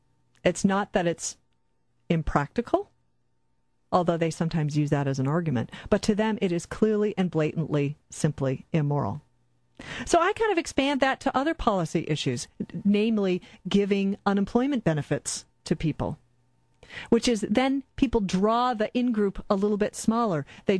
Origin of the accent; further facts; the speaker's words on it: Midwest, United States; I grew up in the Midwest. I grew up very, very far from any oceans.